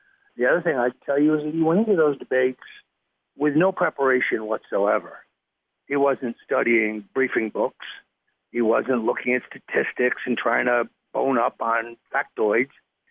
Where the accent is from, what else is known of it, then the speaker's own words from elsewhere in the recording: New Canaan, Connecticut, United States; I was born in the Norwalk Hospital. My first wife was from Stratford.